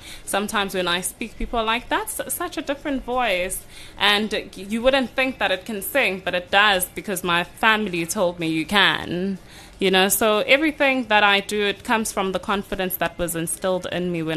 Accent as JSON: {"language": "English", "town": "Durban", "region": "KwaZulu-Natal", "country": "South Africa", "tie": "born or raised there", "said": "I grew up in a township called Chesterville."}